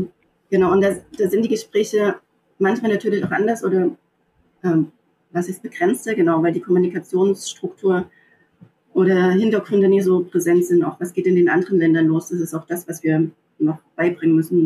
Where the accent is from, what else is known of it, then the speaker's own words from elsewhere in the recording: Germany; oft werde ich gefragt, wo und aus welchem Land kommen Sie? Ich so, aus Deutschland.